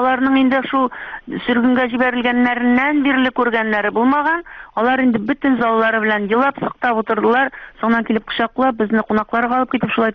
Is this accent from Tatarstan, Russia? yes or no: no; Bashkortostan, Russia; Башкортстанга туган авылыма кайттым. Менә мин авылымда үемнән торып сөйләшәм сезнең белән.